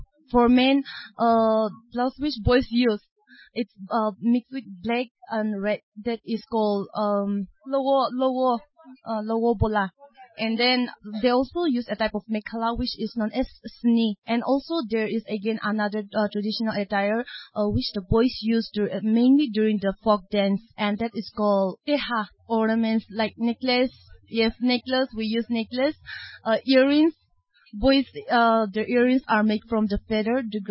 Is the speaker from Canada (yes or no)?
no; Takama, Nagaland, India; I'm from Takama village, and we belong to Angami tribe.